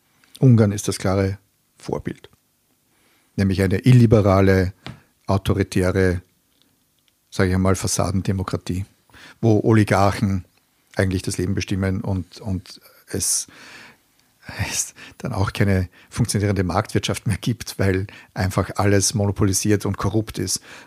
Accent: Upper Austria, Austria; wenn ich komme aus Oberösterreich

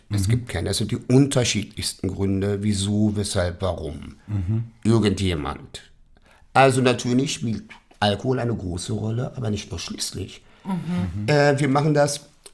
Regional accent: Berlin, Germany; ich bin ein gebürtiger West-Berliner. So, und ich werde jetzt 50 dieses Jahr und man ist hier aufgewachsen.

